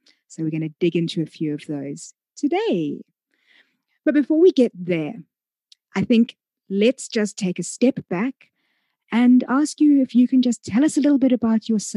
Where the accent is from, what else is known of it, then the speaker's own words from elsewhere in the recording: South Africa; And sorry, I have to put this in, being a South African.